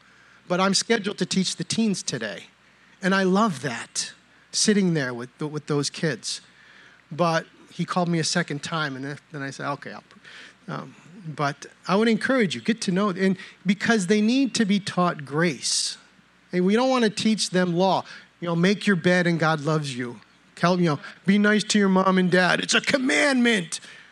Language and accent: English; United States; Again, I'm American. I was taught in public school.